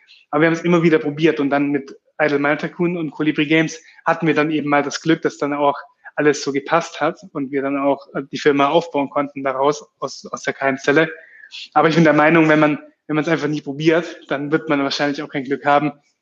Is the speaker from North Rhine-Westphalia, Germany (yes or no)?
no; Baden-Württemberg, Germany; wir kommen ja auch ursprünglich aus dem Schwabenland, mehr so das typisch Schwäbische.